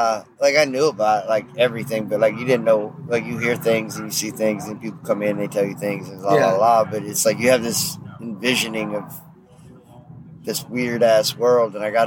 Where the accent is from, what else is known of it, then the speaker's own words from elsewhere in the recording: San Antonio, Texas, United States; I grew up in San Antonio, Texas. Shout out to the southwest side of San Antonio, Texas.